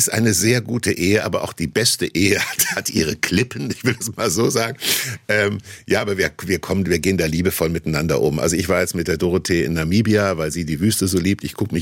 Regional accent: Kassel, Hesse, Germany; born or raised there

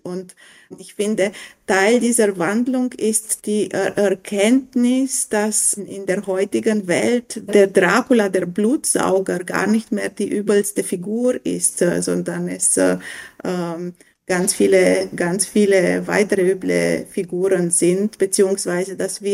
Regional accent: Romania; Also ich komme vor allem aus Rumänien, das ist zu erwähnen in diesem Gespräch.

